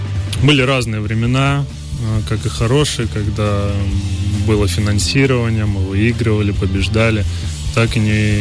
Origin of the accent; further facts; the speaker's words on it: Saint Petersburg, Russia; Конечно, мне как коренному петербуржцу